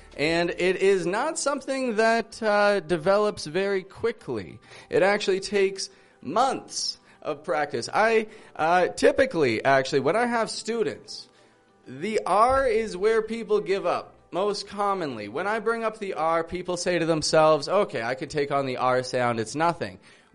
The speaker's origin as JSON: {"language": "English", "town": "Toronto", "region": "Ontario", "country": "Canada", "said": "I'm from Toronto, Canada"}